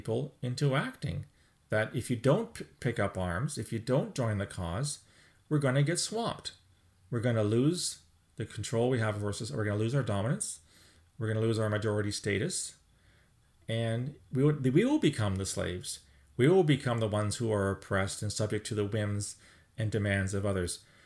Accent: Canada; speaking as a Canadian

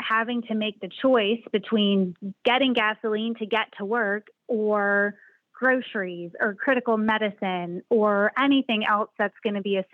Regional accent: Texas, United States; So I grew up in Southeast Texas, which is kind of the Beaumont-Port Arthur area, and it is heavy, heavy in the energy and petrochemical industry.

